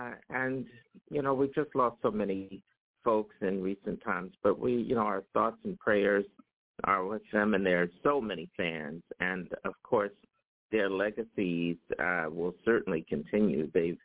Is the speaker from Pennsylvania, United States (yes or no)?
yes; Philadelphia, Pennsylvania, United States; now in New York, United States; Now, I live in New York now, and you are down in Virginia, but we were born and raised right there in North Philadelphia.